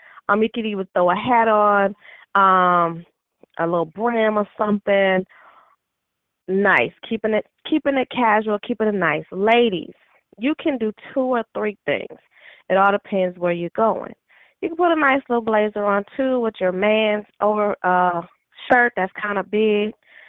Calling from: Minneapolis, Minnesota, United States; I currently am in Minneapolis, Minnesota.

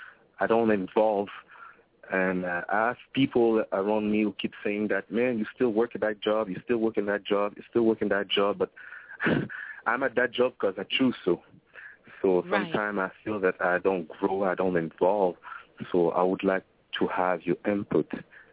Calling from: Montreal, Quebec, Canada; I'm calling from Montreal, Canada.

